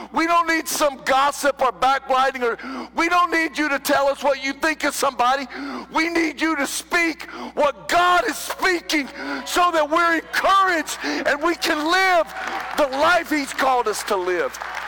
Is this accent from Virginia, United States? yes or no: yes; Virginia, United States; We were raised in Virginia.